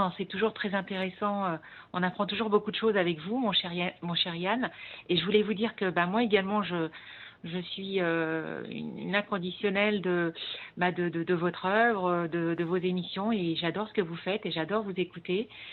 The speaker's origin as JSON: {"language": "French", "town": "Nevers", "region": "Bourgogne-Franche-Comté", "country": "France", "tie": "born there", "said": "moi, je suis née à Nevers, je suis une amoureuse de Nevers. Enfin, j'ai quitté Nevers pour le travail, pour les études, et je suis revenue sur mes terres, ça va faire bientôt 3 ans"}